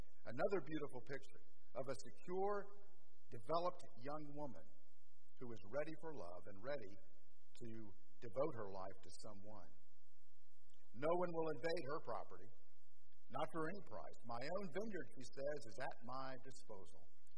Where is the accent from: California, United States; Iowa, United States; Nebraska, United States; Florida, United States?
Florida, United States; Orlando; growing up in Orlando, I used to travel back and forth to the beach